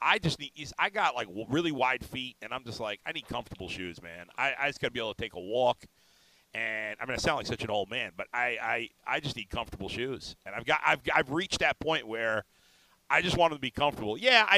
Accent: New York City, New York, United States; I mean, growing up in New York, I don't remember anybody wearing like boots in Brooklyn.

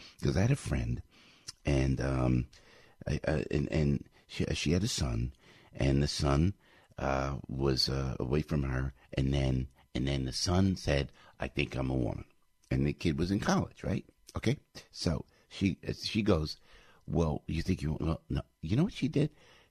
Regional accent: United States; We're from New York, from New Jersey.

